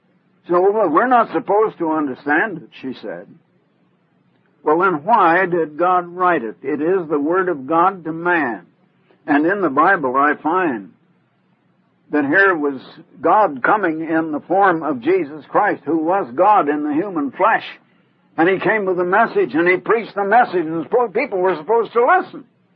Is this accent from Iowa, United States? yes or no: yes; Iowa, United States; born there; and I was born in Iowa, and now my sons were born in Oregon.